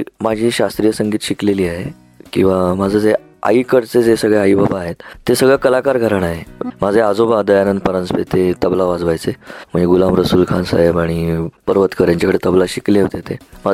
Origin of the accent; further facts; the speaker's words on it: Pune, Maharashtra, India; माझा जन्म आहे पुण्याचा, मी जन्मलो पुण्यात, वाढलो पुण्यात, राहतो पुण्यात, अभिमान आहे मला त्याचा